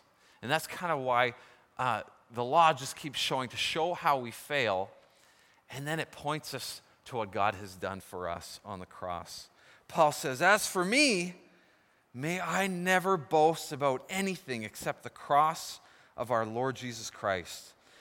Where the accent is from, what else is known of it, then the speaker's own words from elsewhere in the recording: Canada; Now, as a Canadian society, we've moved more and more away from this book.